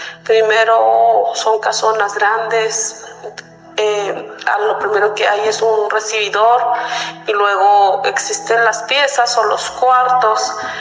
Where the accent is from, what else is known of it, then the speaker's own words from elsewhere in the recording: Gómez Palacio, Durango, Mexico; now in Torreón, Mexico; yo soy oriunda de Gómez Palacio, Durango. Vivo ahora aquí en Torreón, pegadito a Gómez Palacio Durango.